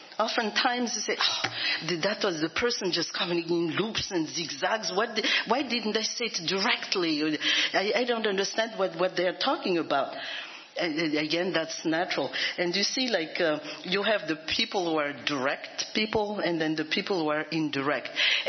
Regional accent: Madagascar; So I'm putting this there because I'm originally from Madagascar

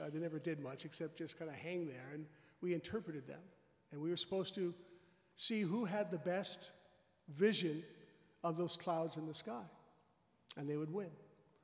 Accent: Colton, California, United States; Mexican-American, with all the cultural parts to that and all the problems that come along with that. Growing up in Southern California in a very segregated society

